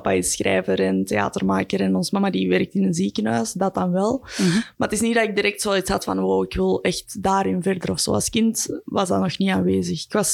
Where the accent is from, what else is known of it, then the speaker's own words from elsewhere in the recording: Brasschaat, Flanders, Belgium; Ik kom zelf van Braschaat, dus dat was niet heel ver.